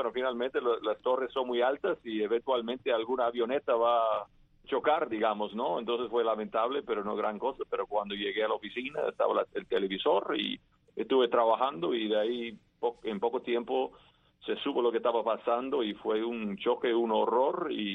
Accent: United States; yo como norteamericano entendí

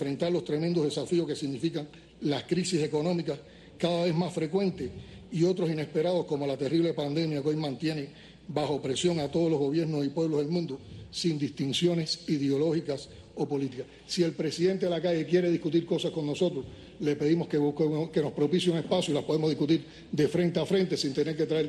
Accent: Cuba; Nosotros solo lo que queremos defender como cubanos

